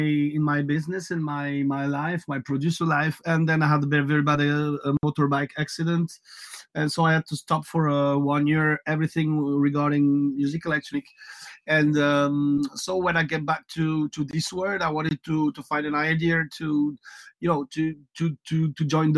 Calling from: Occitania, France; I'm calling from south of France, the real south of France, between Montpellier and Toulouse.

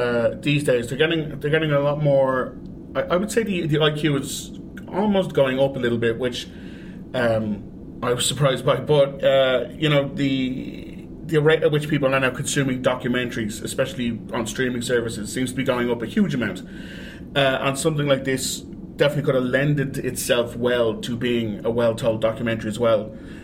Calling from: Dublin, Leinster, Ireland; Sorry I couldn't make it over to London to see you, but I am calling from Dublin.

